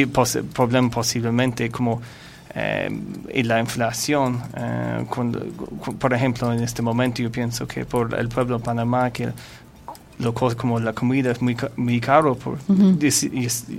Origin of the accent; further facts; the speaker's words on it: Ireland; Spanish is a second language; Yo soy irlandés y yo he visto los problemas que ha pasado en Europa